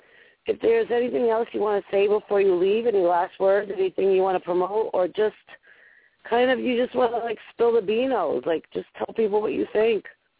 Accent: Rhode Island, United States; I'm from Rhode Island. And I speak the way I speak.

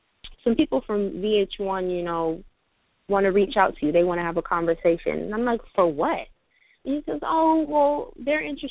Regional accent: California, United States; now in New York, United States; I'm in New York. It's probably like 12 degrees right now. Like, I'm from Cali. I'm not used to this.

